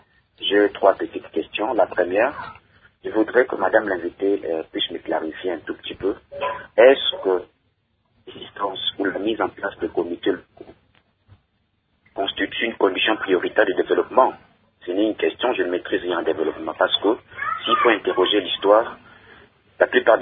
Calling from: Kinshasa, DR Congo; surtout chez nous à Kinshasa où les gens sont incultivés relativement aux notions de leadership par rapport aux comités locaux.

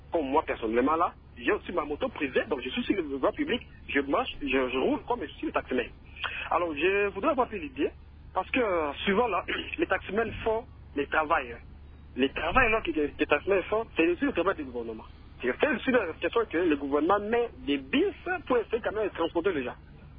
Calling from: Mbandaka, Équateur, DR Congo; Parce qu'ici, chez nous, en Mbandaka, il n'y a pas de panneaux, il n'y en a pas.

